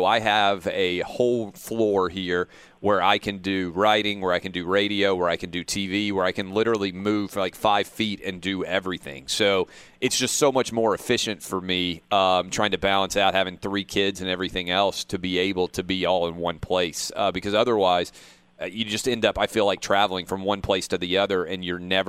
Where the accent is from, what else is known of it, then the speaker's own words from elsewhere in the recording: New York, United States; As a New Yorker